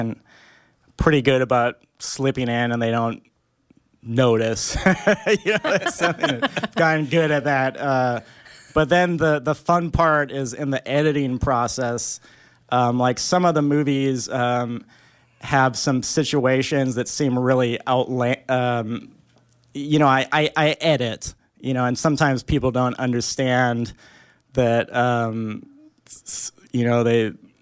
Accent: Grand Rapids, Minnesota, United States; I think growing up in Minnesota, like, I did want to do film stuff, and I had this idea that because I was in Grand Rapids, I had to try a lot harder

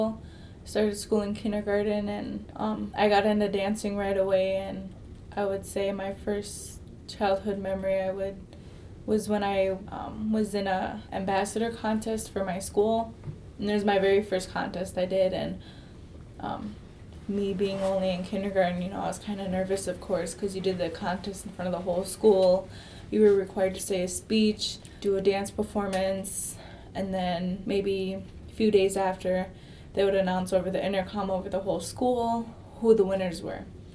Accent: St. Paul, Minnesota, United States; I'm from and enrolled in Mille Lacs, and I was born and grew up in St. Paul.

